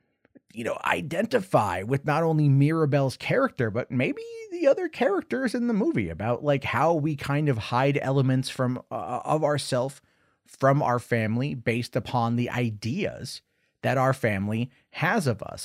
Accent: Canada; I'm Canadian, Germanic Canadian.

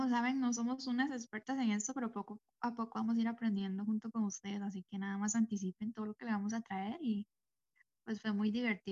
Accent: Costa Rica; yo soy de Costa Rica. Creo que soy la única de toda la página que es de Costa Rica.

